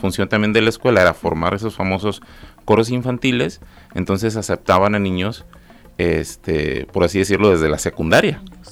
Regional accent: Ocotlán, Jalisco, Mexico; Es correcto, todos somos de Ocotlán, Jalisco.

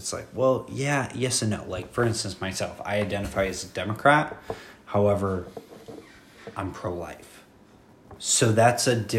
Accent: Kansas, United States; Like, you're from Texas. I'm originally from Kansas, right? My family grew up Catholic.

